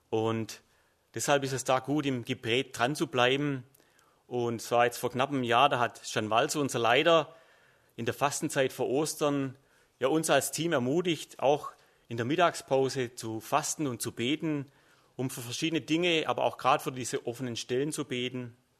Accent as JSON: {"language": "German", "town": "Mosbach", "region": "Baden-Württemberg", "country": "Germany", "said": "ich komme aus Mosbach"}